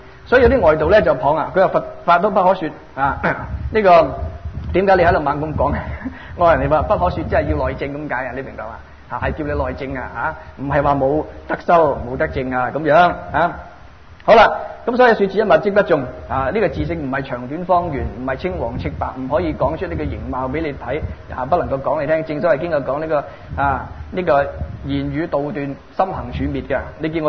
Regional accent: Hong Kong; 譬如说我们是香港来、啊啊、这个、喝惯很漂亮的茶

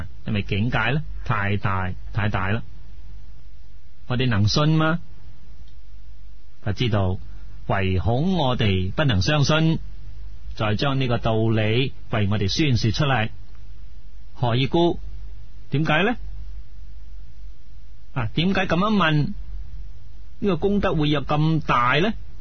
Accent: China; 银河系的中心，我们中国人称之为黄极

